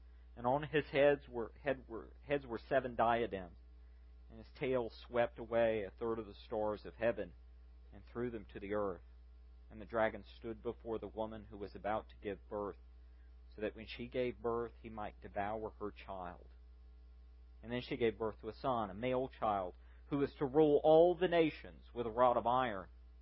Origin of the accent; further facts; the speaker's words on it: Southern United States, United States; And I got to tell you, as a Southerner, this is what Christmas is all about, folks.